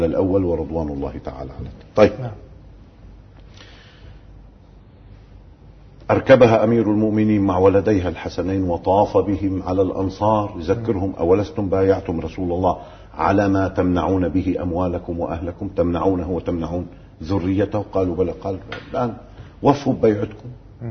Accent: Lebanon; أو عندنا في لبنان على باب مجلس النواب

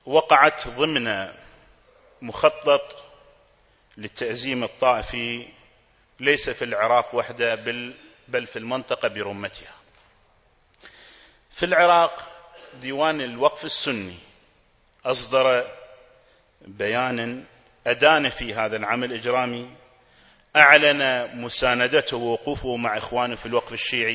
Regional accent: Kuwait; ما هي مسؤوليتنا نحن ككويتيين؟

